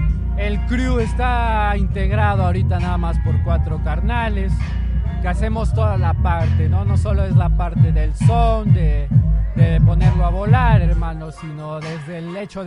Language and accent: Spanish; Magdalena Petlacalco, Mexico City, Mexico; nosotros somos gente de la Jusco, gente de San Juan, gente de Magdalena Petlacalco, tres hermanos somos de Magdalena Petlacalco.